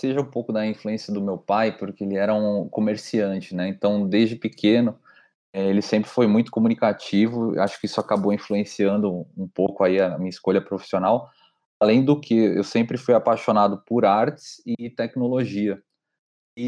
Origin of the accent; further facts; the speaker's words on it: Santos, São Paulo, Brazil; Bom, minha trajetória começa na cidade de Santos. Eu comecei a estudar publicidade e propaganda ainda na minha cidade natal.